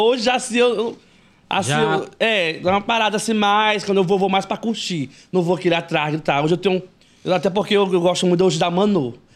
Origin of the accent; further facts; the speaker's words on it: Santa Inês, Maranhão, Brazil; Sou natural de Santo Inês.